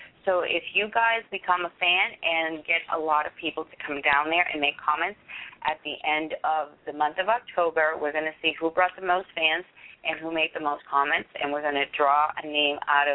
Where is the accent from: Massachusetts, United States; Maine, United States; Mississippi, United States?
Massachusetts, United States; accent: Boston; if you really want to hear my Boston accent, you got to ask me to go park the car in Harvard Yard